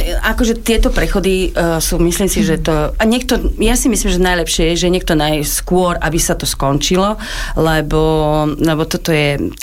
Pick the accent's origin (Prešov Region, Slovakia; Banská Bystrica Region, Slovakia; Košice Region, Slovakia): Banská Bystrica Region, Slovakia; Vyšná Kaloša; Ja som z dediny Vyšná Kaloša.